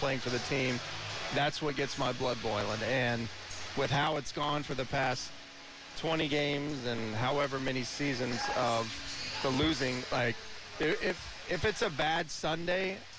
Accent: Texas, United States; now in Jacksonville, United States; I mean, growing up, I grew up in Texas, so I wasn't necessarily a Cowboys fan

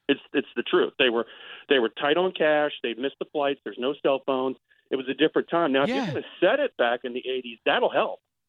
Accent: Virginia, United States; You know, I grew up in Virginia, so it's been funny for me to watch the Redskins fans just lose their mind over this.

